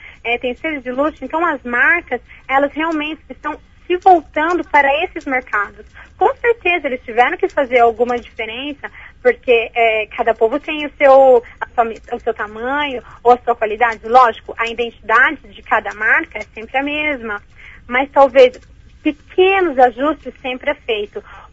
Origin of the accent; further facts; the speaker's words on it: Brazil; Eu, como brasileira, eu fui na Itália para aprender e para um futuro voltar para o Brasil